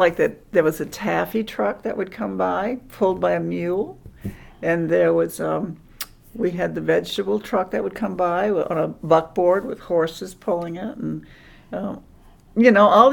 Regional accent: New Orleans, Louisiana, United States; And growing up in New Orleans, I just loved it there when I was a kid.

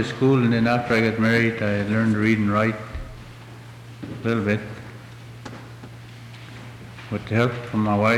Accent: Cutoff, Alaska, United States; also born or lived in Huslia / Dalvishloo; I'm from Huslia. I was born in Cutoff, or Kaikuk, and raised in Cutoff, and mostly in Dalvishloo.

